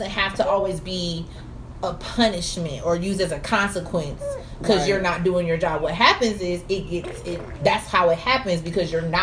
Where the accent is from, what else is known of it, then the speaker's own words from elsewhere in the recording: Richmond, Virginia, United States; It's only like from Richmond, my hometown, is 4.5 to 5 hours.